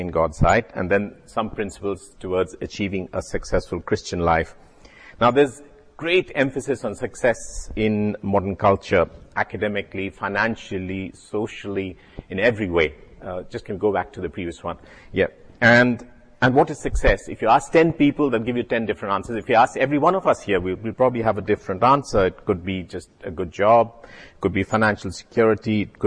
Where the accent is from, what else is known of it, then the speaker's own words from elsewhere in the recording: Chandigarh, India; That's a picture of my school, where I passed out of St. John's High School, Chandigarh. That's my hometown in the northern part of India. It was an Irish Brothers school.